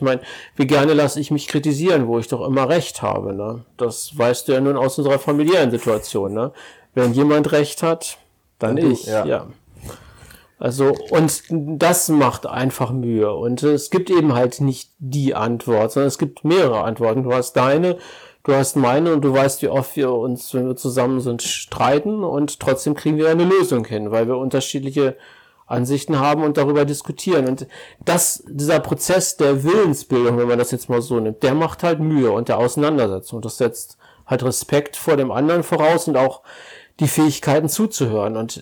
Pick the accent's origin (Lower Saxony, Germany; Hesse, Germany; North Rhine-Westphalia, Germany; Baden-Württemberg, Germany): North Rhine-Westphalia, Germany; Ennepetal; aber ich komme aus Oberbauer, auch hochurban, Ennepetal.